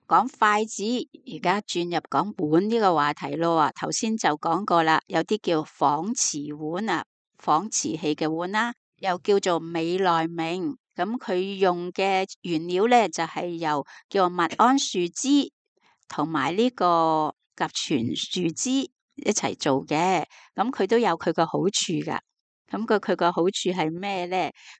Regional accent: Hong Kong; 系啊，我哋香港用发泡胶噶嘛

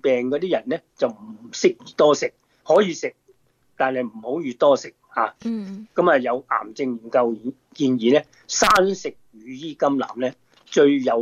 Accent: China

